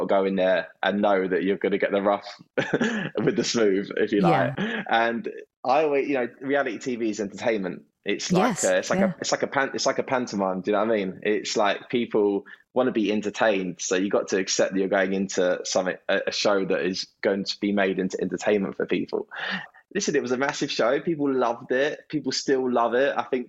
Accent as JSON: {"language": "English", "region": "London", "country": "United Kingdom", "said": "because I was from London as well. Remember, I wasn't from the northeast"}